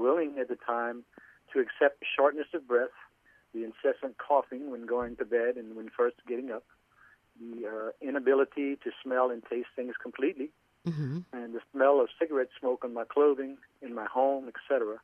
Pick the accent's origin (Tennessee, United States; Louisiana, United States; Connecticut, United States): Louisiana, United States; Once again … as stated earlier, and I'm from Southwest Louisiana. I'm a 59-year-old male